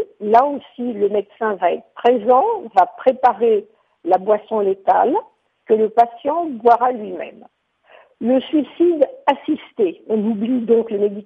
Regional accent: France; je suis française et donc concernée aussi par ce qui se passe en France.

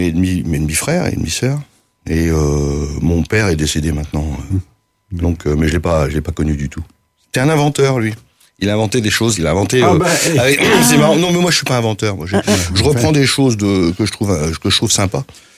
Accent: Antony, Île-de-France, France; born there; Je suis né en Antony. Antony, dans le 92. Mais je ne suis pas resté longtemps. De mère célibataire, en 58

